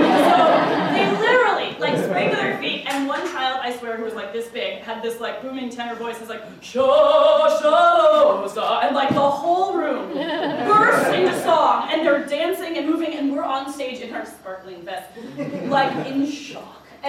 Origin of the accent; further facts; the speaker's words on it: Chicago, Illinois, United States; I grew up singing